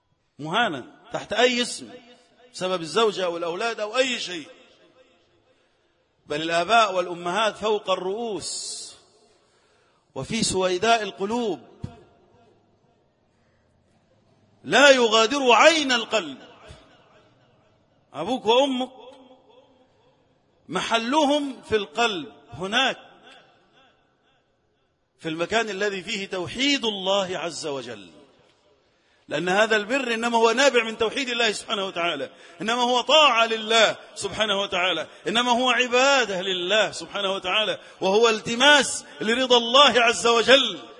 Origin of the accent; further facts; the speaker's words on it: Egypt